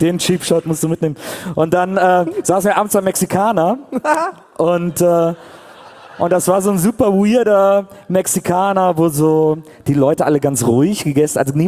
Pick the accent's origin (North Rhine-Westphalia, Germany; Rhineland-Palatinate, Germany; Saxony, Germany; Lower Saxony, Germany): North Rhine-Westphalia, Germany; Wesseling; ich komme aus Wesseling.